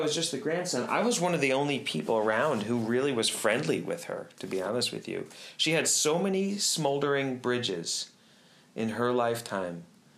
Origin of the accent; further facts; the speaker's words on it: Connecticut, United States; And we were growing up in Connecticut.